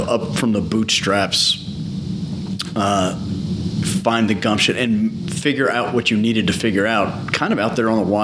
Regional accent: Bowling Green, United States; reminds me of my hometown, beloved of Bowling Green, which, you know, there was a little downtown capital, the little theater on the town square

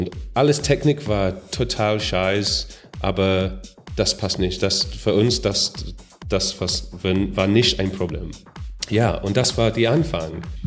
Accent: Wales, United Kingdom; German is a second language; Ja, ich komme aus Wales, es gibt nicht so viele Leute.

